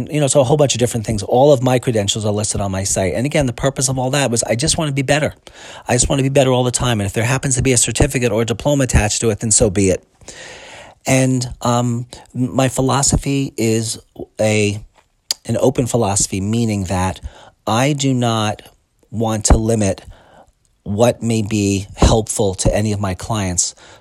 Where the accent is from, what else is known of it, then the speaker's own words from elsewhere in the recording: Brooklyn, New York, United States; I grew up in Brooklyn, so I was ready to go.